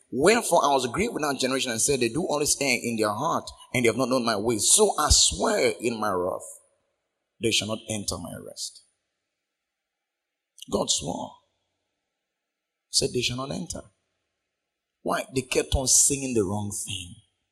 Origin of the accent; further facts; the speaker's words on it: Bisseni, Bayelsa, Nigeria; You know Bisseni people now. I'm from Bisseni. My people, they have shot one strong missile.